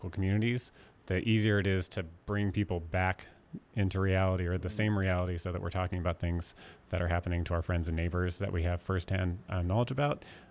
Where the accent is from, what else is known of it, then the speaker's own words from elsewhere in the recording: Oregon, United States; also born or lived in Northern California; So I think, I grew up in Southern Oregon and Northern California, actual Northern California, not the Bay Area, but Northern California.